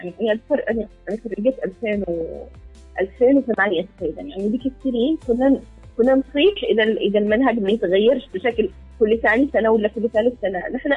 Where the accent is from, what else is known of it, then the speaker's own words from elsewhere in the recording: Yemen; عندنا كيمنيين عموما وكنساء يمنيات